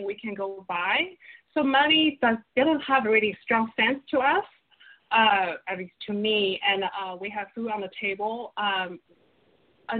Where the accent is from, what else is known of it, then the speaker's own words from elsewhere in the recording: China; So actually, I grew up in China